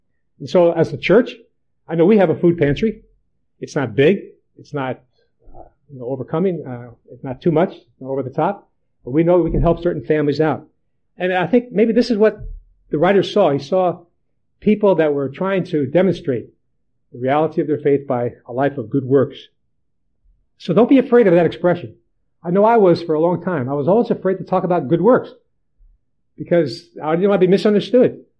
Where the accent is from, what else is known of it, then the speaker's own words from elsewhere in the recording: New York, United States; I was a Yankee. I came from New York.